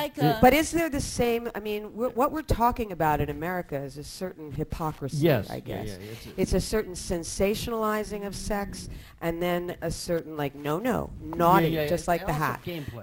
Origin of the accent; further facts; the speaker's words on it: Pennsylvania, United States; Pennsylvania, my home state.